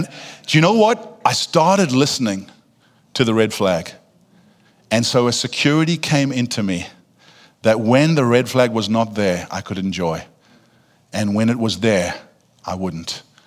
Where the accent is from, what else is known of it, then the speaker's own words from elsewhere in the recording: South Africa; I grew up surfing in South Africa